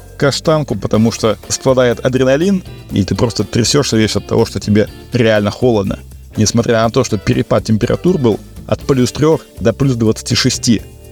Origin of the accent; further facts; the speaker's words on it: Novosibirsk, Novosibirsk Oblast, Russia; В Новосибирске тот город, откуда я родом.